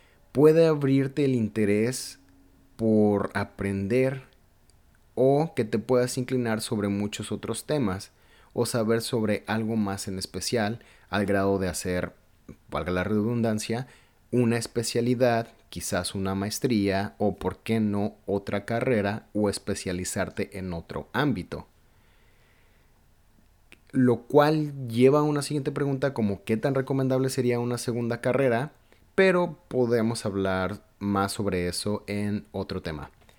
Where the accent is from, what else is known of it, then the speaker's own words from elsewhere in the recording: Mexico; yo estoy hablando de por mí en este momento como mexicano, creo que es importante conocer de dónde venimos y todos los aspectos del país que nos vio nacer